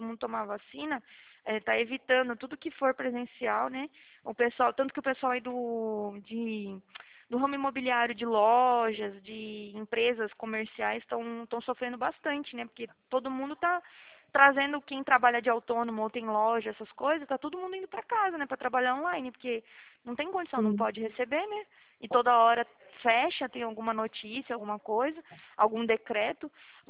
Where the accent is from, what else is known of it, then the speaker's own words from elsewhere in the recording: Prudentópolis, Paraná, Brazil; born there; now in São Paulo, Brazil; Eu, na verdade, eu nasci aí no Paraná, né? Eu tô falando aqui de São Paulo, mas eu nasci aí no Paraná. É bem interior aí. Fica perto de Curitiba, Prudentópolis, perto de Guarapuava. É bem cidadezinha do interiorzinho aí.